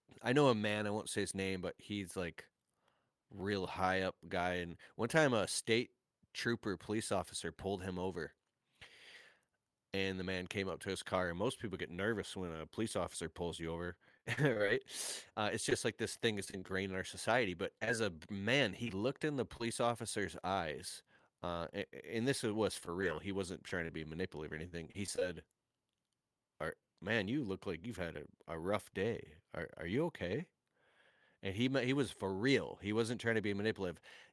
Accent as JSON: {"language": "English", "town": "Detroit", "region": "Michigan", "country": "United States", "tie": "born or raised there", "said": "You know, I remember being a kid growing up in Metro Detroit. I mean, I've lived in 31 homes. I've had 50 jobs. I went to 14 schools."}